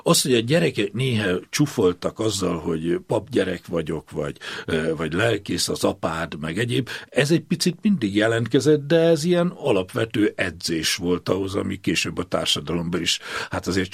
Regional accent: Kissomlyó, Vas, Hungary; born there; Talán onnan kezdeném, hogy én 1953. július 30-án születtem. Ezt úgy is szeretném mondani, hogy nem akárhol, mert Kisomjón, a Kemenes alján.

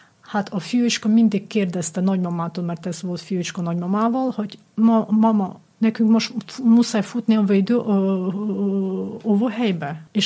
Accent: Ukraine; now in Hungary; mert mégis érezni, hogy mi ukránok vagyunk, nem eredeti magyarok

